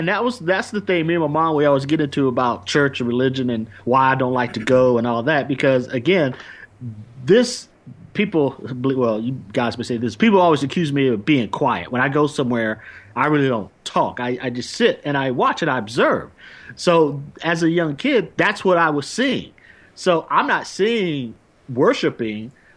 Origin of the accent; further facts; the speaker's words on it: the South, United States; But growing up in the South, I don't know if it's still that way now.